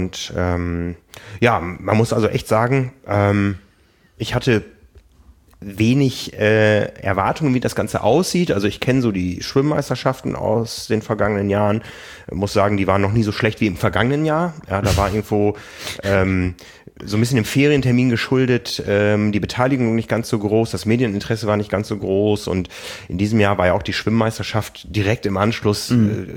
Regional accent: Osnabrück, Lower Saxony, Germany; aus meiner Heimat Osnabrück

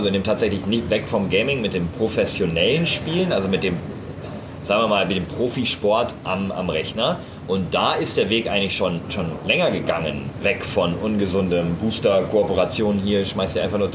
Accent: North Rhine-Westphalia, Germany; aus meiner Hometown, also ich komme aus dem Münsterland, eine kleine Stadt eigentlich ursprünglich

